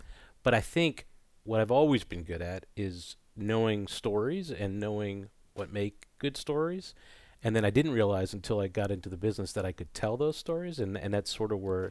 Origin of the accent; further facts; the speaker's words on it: Boston, Massachusetts, United States; one of the things I remember thinking about when I was a kid growing up in Boston was the West Coast swing.